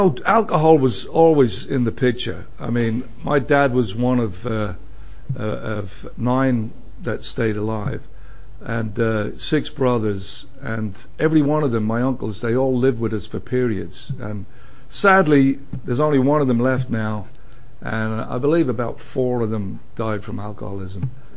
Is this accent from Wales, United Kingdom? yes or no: no; London, United Kingdom; born there; I was actually born in London in a big Irish community in 1957, and it was a very interesting place to be born.